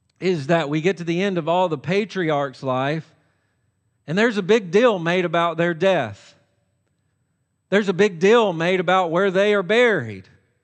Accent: the South, United States; And I grew up in the South around country music.

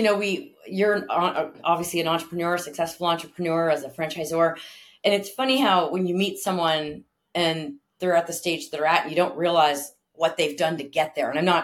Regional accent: Ontario, Canada; I grew up near Toronto.

